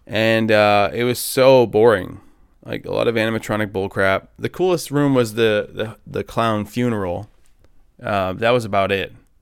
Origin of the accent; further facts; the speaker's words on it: Maine, United States; I mean, I've went to haunted houses, like, in my hometown in Maine that were scarier than that.